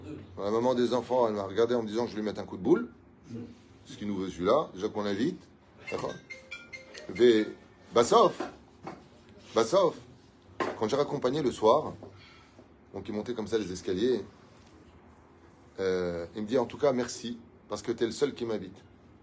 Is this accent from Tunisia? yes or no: yes; Tunisia; Je suis tunisien, mais j'adore le plateau de fromage.